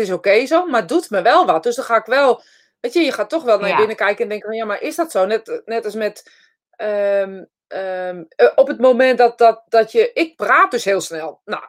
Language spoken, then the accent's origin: Dutch; Netherlands; accent: Utrecht; Mensen altijd vielen over mijn Utrechtse accent.